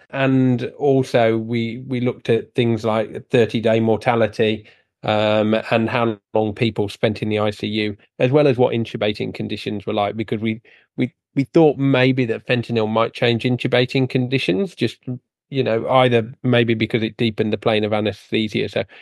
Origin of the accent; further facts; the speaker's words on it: United Kingdom; moved away as an adult; now in Sydney, Australia; I think, as anyone will guess from my accent, I am originally from the UK and did most of my training over there and then came to Sydney many moons ago